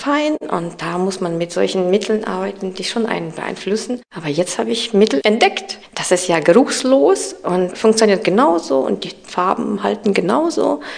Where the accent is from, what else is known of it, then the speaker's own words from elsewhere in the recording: Saint Petersburg, Russia; German is a second language; Ich komme aus der Stadt der Künste. Nordvenedig nennt man das, St. Petersburg.